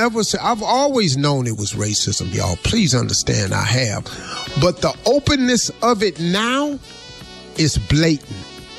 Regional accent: Welch, West Virginia, United States; also born or lived in Cleveland, Ohio; I grew up as a child in the 60s. I grew up in Welch, West Virginia, and Cleveland, Ohio.

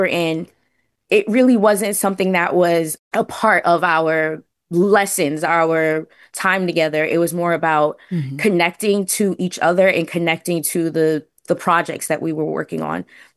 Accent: Brooklyn, New York, United States; growing up in Brooklyn, I had no idea what I was doing.

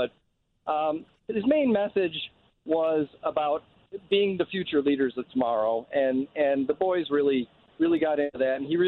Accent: Elmhurst, United States; Elmhurst.

